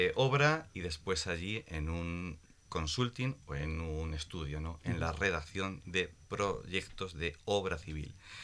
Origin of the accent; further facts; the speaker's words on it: Villanueva de los Infantes, Castilla-La Mancha, Spain; moved away as an adult; desde que nací en Villanueva de los Infantes, uno de los pueblos más